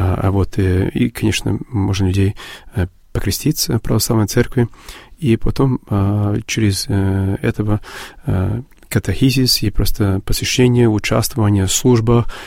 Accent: Geelong, Victoria, Australia; друг из моего родного города, Джилонга

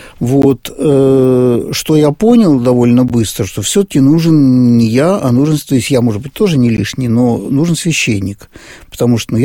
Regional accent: Saint Petersburg, Russia; Да, мы были из Петербурга

